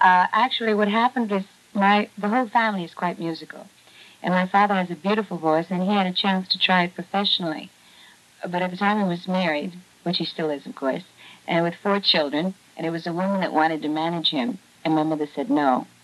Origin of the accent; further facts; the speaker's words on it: Los Angeles, California, United States; But I was only about 3 months old, and we moved to California, and I was raised in Los Angeles, in the San Gabriel Valley.